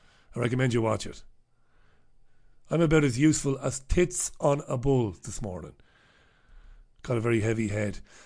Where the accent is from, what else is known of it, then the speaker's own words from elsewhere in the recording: Ireland; And of course, being an Irish boy growing up in Ireland, I never knew anything about Johnny Carson.